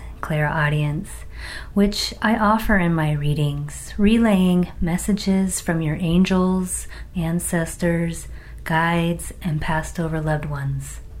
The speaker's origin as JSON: {"language": "English", "region": "Arizona", "country": "United States", "tie": "born or raised there", "said": "I was born and raised in Arizona and spent much of my time connecting with the powerful energies of the land here, especially in Sedona."}